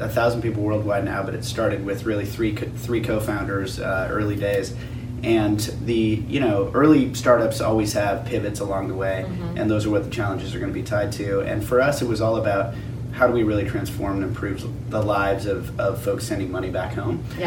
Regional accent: Idaho, United States; I grew up in Idaho, but I think partially because of that, my parents really valued travel.

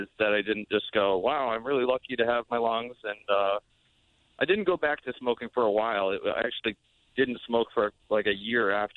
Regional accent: Connecticut, United States; No, I was actually living in California. I'm from Connecticut, from the 203.

